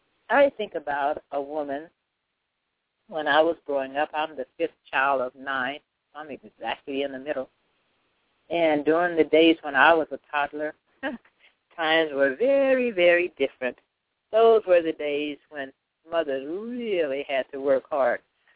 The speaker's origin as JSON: {"language": "English", "region": "Indiana", "country": "United States", "tie": "born or raised there", "said": "we grew up in Indiana. And in Indiana, in the cold months, you couldn't go without doing laundry."}